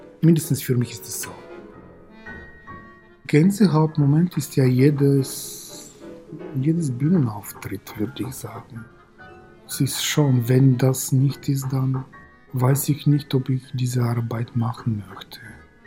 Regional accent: Bulgaria; German is a second language; Ich komme aus Bulgarien und ich bin Mitglied beim Klangforum seit Ende 2003.

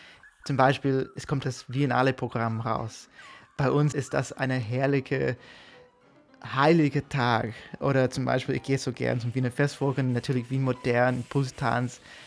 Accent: United States; Ich komme aus den USA

